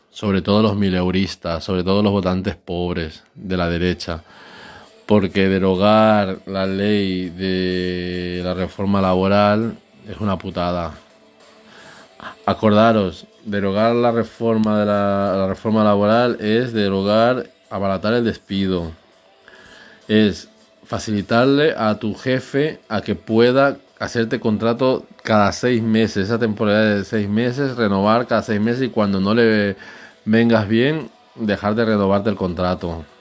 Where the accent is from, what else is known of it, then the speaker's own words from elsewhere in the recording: Ecuador; moved away as an adult; now in Spain; Yo soy ecuatoriano, orgullosamente ecuatoriano, me encanta.